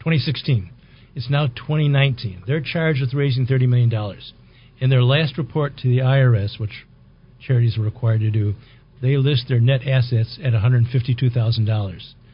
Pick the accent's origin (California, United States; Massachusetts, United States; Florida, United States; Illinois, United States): Illinois, United States; Chicago; born there; And I was born in Hyde Park. My grandparents lived right across the street from South Shore